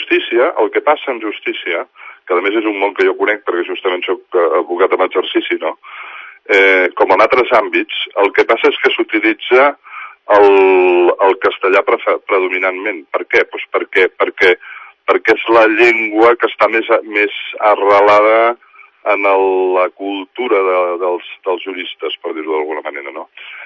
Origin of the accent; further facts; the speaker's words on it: Catalonia, Spain; això a mi com a català pues no m'agrada, no?